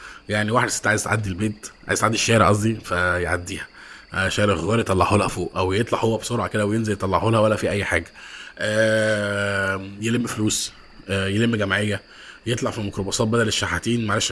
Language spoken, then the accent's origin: Arabic; Egypt; احنا كمصريين